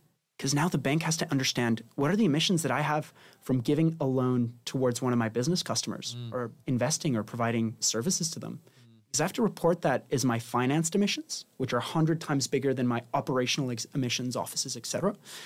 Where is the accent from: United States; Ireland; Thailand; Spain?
Spain; I'm originally from Spain